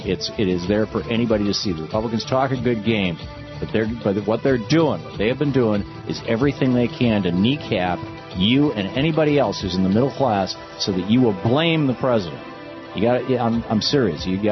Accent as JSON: {"language": "English", "region": "Michigan", "country": "United States", "tie": "born or raised there", "said": "where I grew up in Michigan, you know, the county roads sometimes had a letter to designate the county"}